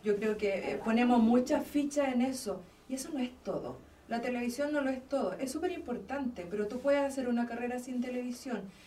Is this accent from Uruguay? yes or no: no; Chile; Como chilenas, seguimos escuchando